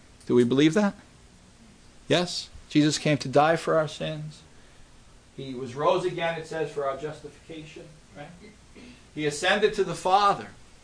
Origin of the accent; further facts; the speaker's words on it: New York City, New York, United States; accent: New York; You know, I live in New York City. And I know you could tell that by my accent, right?